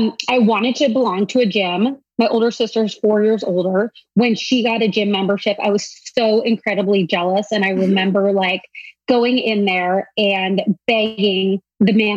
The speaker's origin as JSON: {"language": "English", "town": "San Diego", "region": "California", "country": "United States", "tie": "born or raised there", "said": "I grew up in San Diego, and there was this really nice gym that had opened up."}